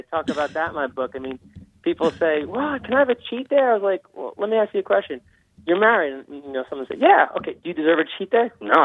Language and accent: English; New Jersey, United States; even where I grew up in New Jersey